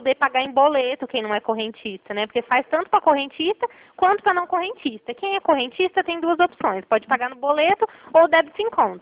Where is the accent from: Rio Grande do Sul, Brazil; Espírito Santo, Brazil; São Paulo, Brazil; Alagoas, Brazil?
São Paulo, Brazil; Ribeirão Preto; sou daqui de Ribeirão mesmo.